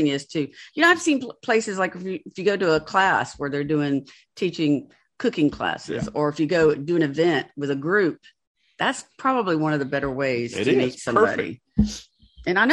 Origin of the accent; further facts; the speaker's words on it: Georgia, United States; I was born and raised in Georgia.